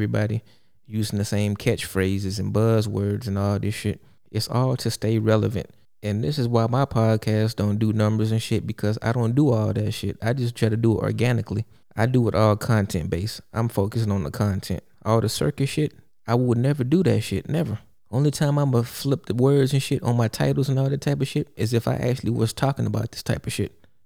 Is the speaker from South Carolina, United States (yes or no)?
no; Texas, United States; nobody really sweating that sandwich that crazy because, you know, I'm from Texas.